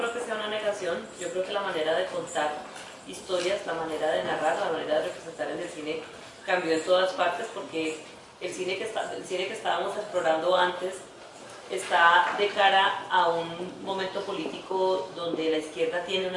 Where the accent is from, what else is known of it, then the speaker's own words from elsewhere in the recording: Colombia; es la manera como los colombianos hemos experimentado el conflicto, en gran medida el ruido del conflicto en los últimos 20 años